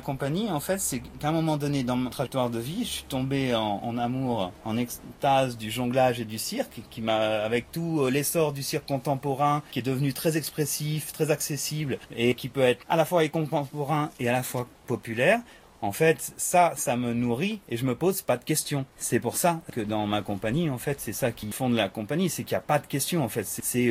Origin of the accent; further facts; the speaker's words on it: France; moved away as an adult; Moi, je savais parler français. Je suis français au départ.